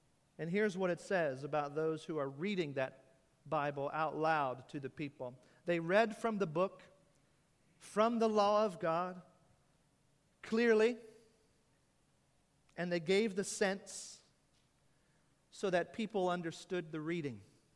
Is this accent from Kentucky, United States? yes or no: yes; Kentucky, United States; I grew up near Louisville, Kentucky, and the Louisville Slugger batting company is right there.